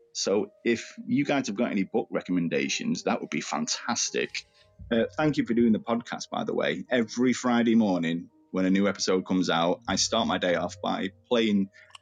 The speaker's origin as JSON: {"language": "English", "town": "Manchester", "region": "North West England", "country": "United Kingdom", "said": "I'm from Manchester in England."}